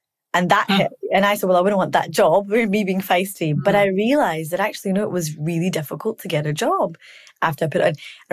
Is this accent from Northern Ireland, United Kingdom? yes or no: no; Scotland, United Kingdom; I grew up in Scotland. I went to probably white school. You know, it took a while before I found Muslims